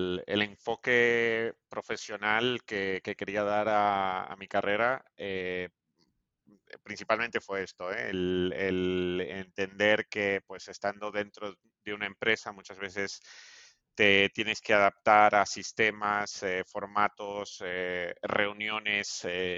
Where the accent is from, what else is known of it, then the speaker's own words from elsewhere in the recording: Ecuador; now in Spain; Pues yo tampoco vengo de España, yo vengo de Ecuador, ya desde el 2006 por aquí.